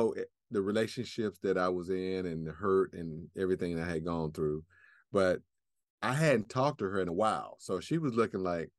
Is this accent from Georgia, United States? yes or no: yes; Atlanta, Georgia, United States; So it's a very small town, and I grew up in Atlanta.